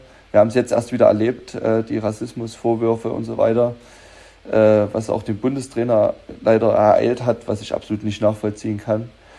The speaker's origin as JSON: {"language": "German", "town": "Aue", "region": "Saxony", "country": "Germany", "said": "wenn du mal im Urlaub bist irgendwo und jemand fragt, wo kommst du her aus Aue? Ach, alles klar."}